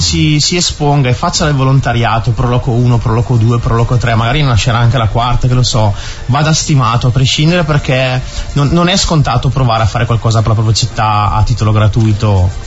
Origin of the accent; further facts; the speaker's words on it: Brescia, Lombardy, Italy; io se posso dire, sono un bresciano atipico